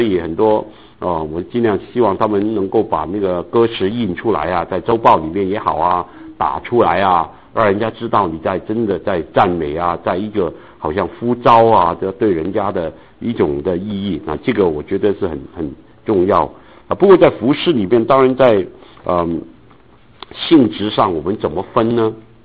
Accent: Guangdong, China; 我们广东人喝汤是要热喝的

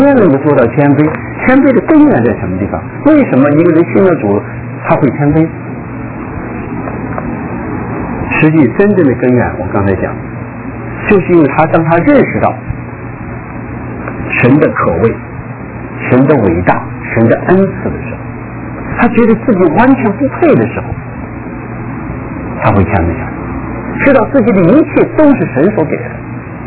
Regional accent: China; 因为我们大陆人就是自己在一起

